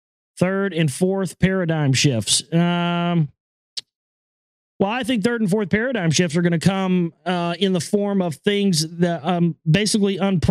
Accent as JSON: {"language": "English", "region": "the South", "country": "United States", "said": "I've heard it my whole life because I'm from the South."}